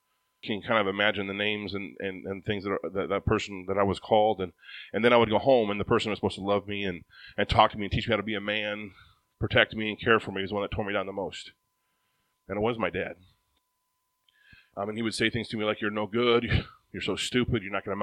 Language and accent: English; Ottumwa, Iowa, United States; But so I grew up in Ottumwa, Iowa. How many ever heard of that before?